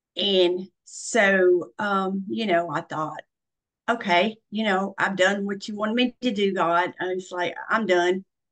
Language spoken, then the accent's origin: English; Tennessee, United States; I am I'm born and raised in Middle Tennessee. And I'm a country girl, and I grew up on a farm, and I loved all of my farm animals.